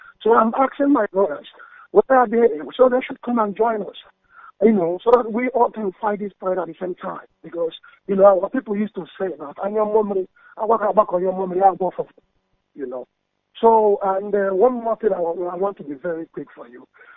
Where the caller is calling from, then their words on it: London, United Kingdom; I'm calling from London.